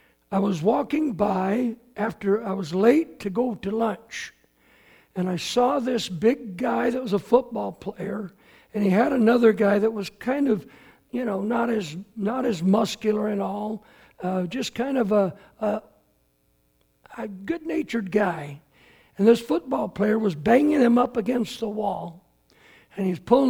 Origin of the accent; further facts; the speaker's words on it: San Leandro, California, United States; It was like when I was growing up in San Leandro. Castro Valley is kind of the next town over at an angle.